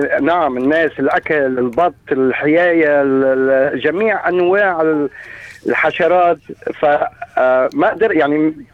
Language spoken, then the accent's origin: Arabic; Syria; وقلت لهم أنا سوري ما بيكل بورك